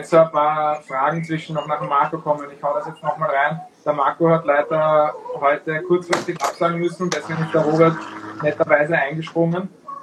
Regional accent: Austria

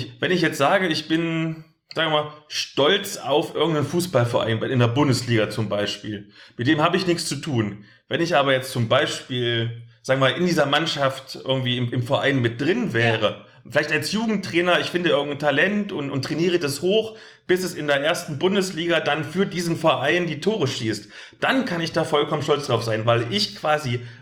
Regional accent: eastern Germany, Germany; Ich sehe das ja bei uns im Osten immer ganz oft oder so.

